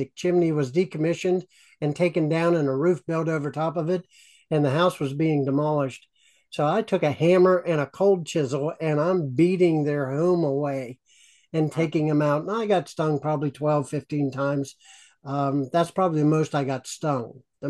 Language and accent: English; Pennsylvania, United States; The bees on the farm, I grew up in Western Pennsylvania, the beehive was far away from any house.